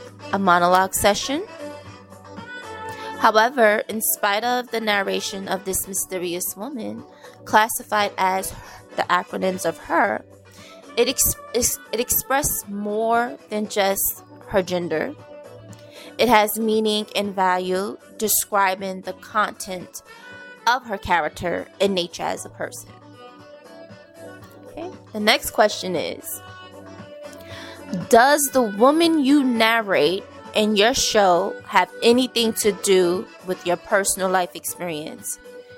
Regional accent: Brooklyn, New York, United States; also born or lived in Queens; I am from New York, born in Queens, but raised in Brooklyn. I still reside in New York.

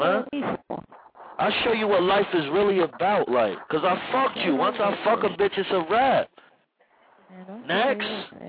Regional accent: East Orange, New Jersey, United States; Man, I'm from South Harrison Street in East Orange. Like, what up?

